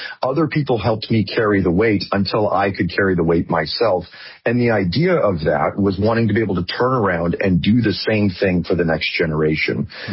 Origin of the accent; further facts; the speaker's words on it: California, United States; And so I'm from Northern California, Silicon Valley area.